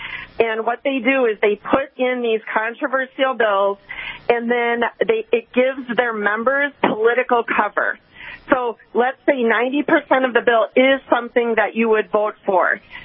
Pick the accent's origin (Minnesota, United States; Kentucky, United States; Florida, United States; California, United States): Minnesota, United States; As a Minnesotan, let's look at what we can do to prosecute crimes.